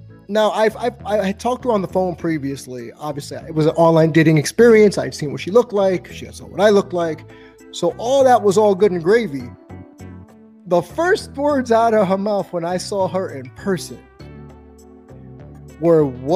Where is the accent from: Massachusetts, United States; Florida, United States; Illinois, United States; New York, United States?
New York, United States; New York City; I'm a New Yorker, as you can tell by my hat, native New Yorker.